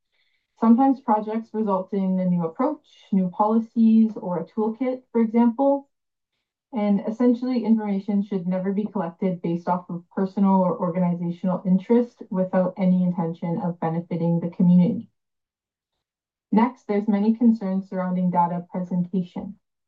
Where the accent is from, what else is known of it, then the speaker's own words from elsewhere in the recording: Ontario, Canada; I'm from Doki's First. Nation, and I am their clan. I'm Anishinaabe and Franco-Ontarian.